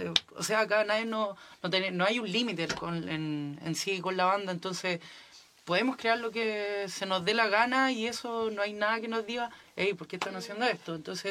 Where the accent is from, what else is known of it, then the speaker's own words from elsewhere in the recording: Puente Alto, Santiago Metropolitan Region, Chile; porque somos todos de Puente Alto.